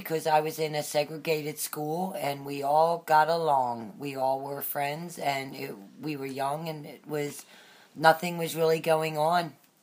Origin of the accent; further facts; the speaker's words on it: Elkton, Maryland, United States; I grew up in Elkton, Maryland.